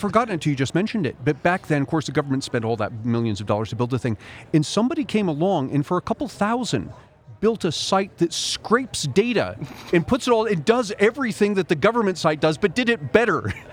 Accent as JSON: {"language": "English", "country": "United States", "said": "I've got a kid who's starting his freshman year of college next year, and I, as many American parents, had to go through and fill out the FAFSA form"}